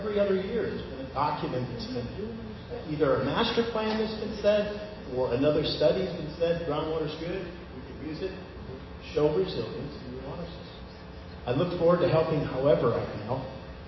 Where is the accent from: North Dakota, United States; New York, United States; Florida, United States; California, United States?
California, United States; Folsom; I'm a hydrogeologist from Folsom. I'm right in your backyard. I've been here for a very long time, and I continue to be.